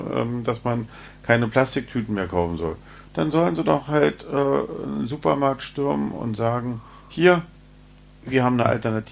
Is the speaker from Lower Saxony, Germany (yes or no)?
no; Berlin, Germany; Wir als Berliner sind dem noch relativ nah.